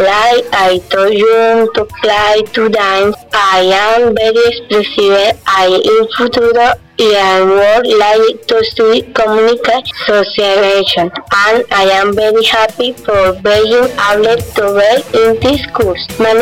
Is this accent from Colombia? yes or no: yes; Moniquirá, Boyacá, Colombia; English is a second language; also born or lived in Bucaramanga; I was born in Bucaramanga on 14 June 1996. I am 13 years old. We moved from Bucaramanga for Muniquira, Boyacá.